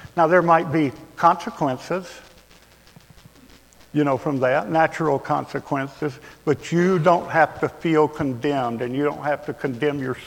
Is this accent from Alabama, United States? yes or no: yes; Alabama, United States; because I guess I'm from Alabama, so I'm a little simple.